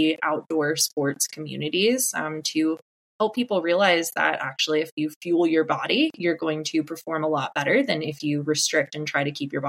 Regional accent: Appalachia, United States; moved away as an adult; I grew up in Appalachia, hiking all the time on the AT. And I moved to Colorado after college

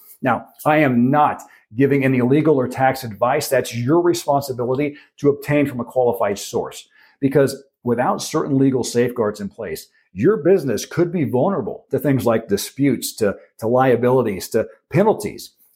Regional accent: Los Angeles, California, United States; Now, while I don't live there anymore, I'm originally from Los Angeles.

